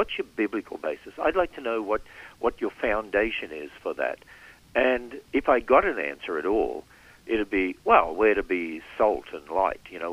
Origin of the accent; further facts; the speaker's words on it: Australia; well, I was brought up on Vegemite in Australia